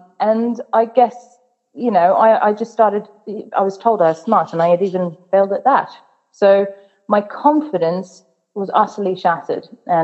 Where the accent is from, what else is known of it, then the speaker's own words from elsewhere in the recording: South Africa; when I was about 6 or 7, I was growing up in South Africa, and it was quite an outdoors country